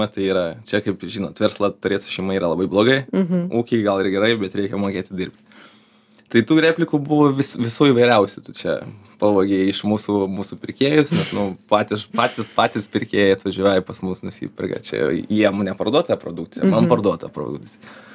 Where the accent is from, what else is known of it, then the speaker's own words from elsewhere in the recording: Kėdainiai, Kaunas County, Lithuania; Aš esu iš Kėdainių rajono, jos universitelio, pats ten gimęs, Kėdainiuose mokysis, tai čia sakau, pas mane yra taip, kad aš 7 kilometrai man reikia Kėdainių, aš mokinausi Kėdainių Ąžuolyno gimnazijoje